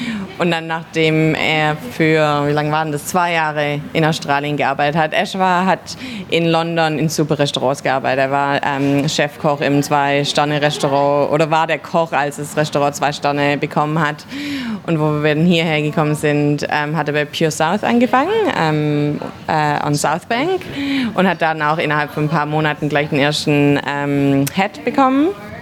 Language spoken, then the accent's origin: German; Biberach, Baden-Württemberg, Germany; moved away; ich komme aus Biberach im Süden von Deutschland und da kennt sich natürlich jeder.